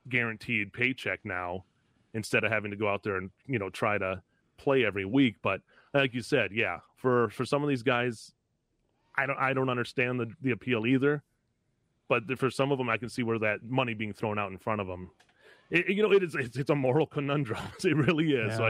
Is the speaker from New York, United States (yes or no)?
no; Green Bay, Wisconsin, United States; I grew up in Green Bay, so we had the Wisconsin Timber Rattlers.